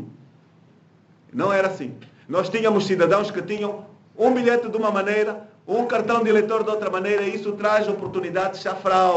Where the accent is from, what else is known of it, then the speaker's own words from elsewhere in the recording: Quingenge, Angola; born there; Eu nasci numa terra chamada Quingenge.